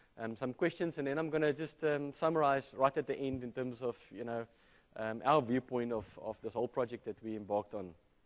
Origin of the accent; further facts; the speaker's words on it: South Africa; first language Afrikaans; English is a second language; Also, English is not my first language. We speak Afrikaans in South Africa.